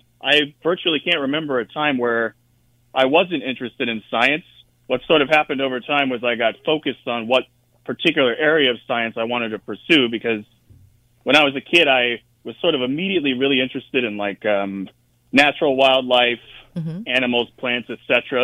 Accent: Florida, United States; So I grew up in Florida, so we'd spend a lot of time at the beach and at, springs, swamps, et cetera, that were nearby

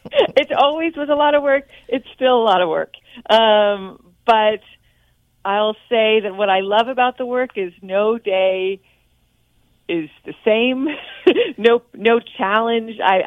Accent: San Francisco, California, United States; And I grew up in San Francisco, and I remembered the Pickle Family Circus

